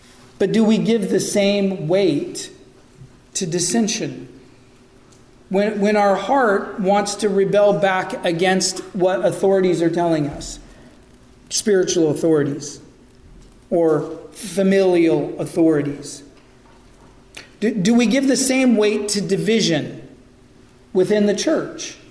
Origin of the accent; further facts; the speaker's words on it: West Coast, United States; You guys know that I grew up on the West Coast. I grew up in a region that is known for being the epicenter of the Wiccan New Age movement.